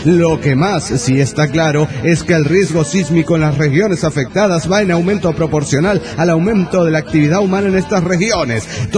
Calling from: Salt Lake City, Utah, United States; de Salt Lake City, Utah.

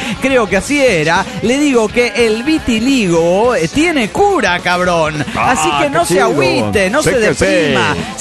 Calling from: Guadalajara, Jalisco, Mexico; de Guadalajara, Jalisco, México.

